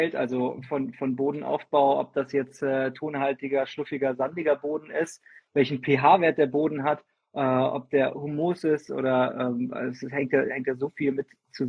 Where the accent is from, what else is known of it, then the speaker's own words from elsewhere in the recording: Fulda, Hesse, Germany; Ursprünglich komme ich aus Fulda, das ist in Hessen. Und jetzt gerade sind wir in Freiburg